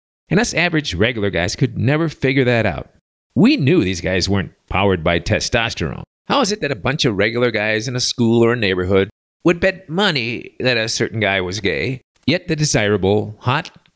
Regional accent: Chicago, Illinois, United States; I'm from Chicago, you know. We can dish it out, but we can take it.

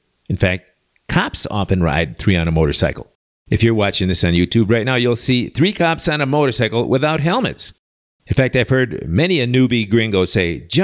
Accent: Philadelphia, Pennsylvania, United States; I'm from Philadelphia

